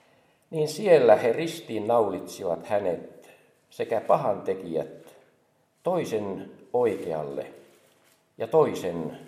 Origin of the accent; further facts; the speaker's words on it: Evijärvi, South Ostrobothnia, Finland; also born or lived in Veteli; Nimittäin minä olen syntynyt Vetelissä, vaikka lapsuuteni on ja nuoruuteni viettänyt sitten Evijärvellä. Ja siellä on lapsuuskoti edelleen Evijärvellä